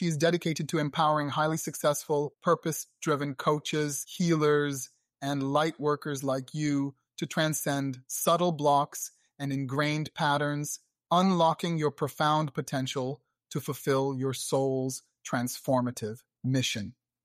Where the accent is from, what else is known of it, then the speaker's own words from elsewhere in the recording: France; English is a second language; also born or lived in Germany / England; now in United States; I grew up in France. Mm-hmm. Was born there and grew up there.